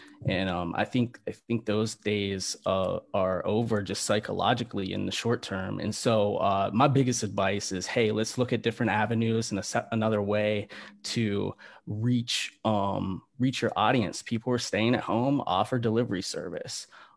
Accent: East Coast, United States; born or raised there

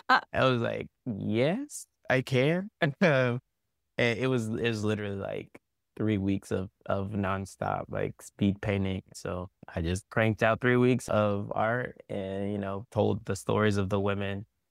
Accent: Spring, Texas, United States; And I grew up in Spring, Texas. I went to school with Simone Biles' big brothers.

